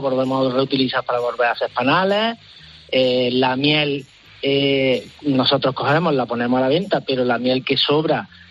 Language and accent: Spanish; Córdoba, Andalusia, Spain; Nosotros somos de Córdoba, ¿sí? Estamos en Córdoba, ¿sí?